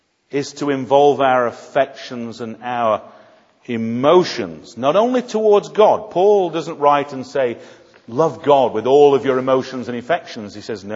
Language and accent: English; Sheffield, Yorkshire and the Humber, United Kingdom; When I was brought up in Sheffield in a mining village